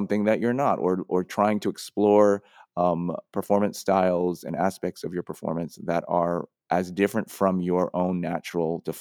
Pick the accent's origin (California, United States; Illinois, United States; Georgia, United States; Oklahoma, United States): California, United States; San Francisco; who I knew as who I grew up with in San Francisco.